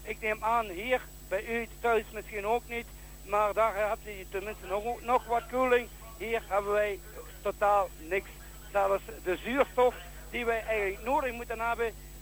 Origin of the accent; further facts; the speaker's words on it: Belgium; wij bevinden ons nu toch in een klimaat waar we eigenlijk ons toch niet goed als echte Belgen in vinden.